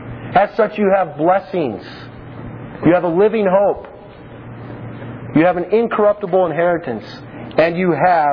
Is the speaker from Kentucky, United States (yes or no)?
no; Albuquerque, New Mexico, United States; I'm from Albuquerque, and in Albuquerque, every year, September or October, it's late September, early October, they have the Balloon Festival.